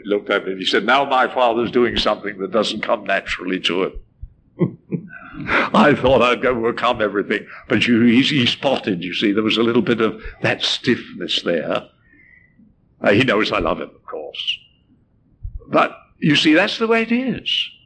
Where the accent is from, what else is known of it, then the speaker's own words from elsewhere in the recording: England, United Kingdom; now in Canada; I came to Canada, but I came from England, as you can probably tell. Can't help that. I mean, I can't help my accent.